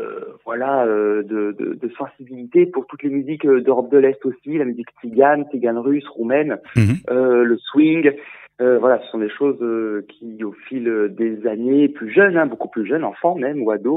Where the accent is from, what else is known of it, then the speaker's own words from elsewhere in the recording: Occitanie, France; Donc moi, je viens avec les musiciens du département de l'Hérault